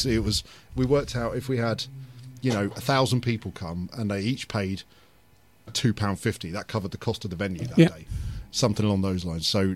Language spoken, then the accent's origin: English; Peterborough, East of England, United Kingdom; we grew up in Peterborough, went to Helway School, and then went off to a college in Coventry for people with disabilities.